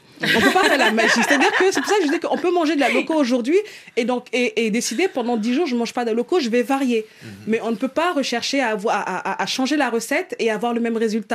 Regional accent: Saint-Louis, Senegal; moi, je suis de Saint-Louis.

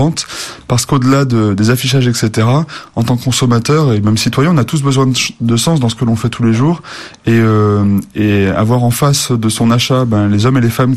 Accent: Romans-sur-Isère, Auvergne-Rhône-Alpes, France; donc moi je suis originaire de Romans, la capitale de la chaussure

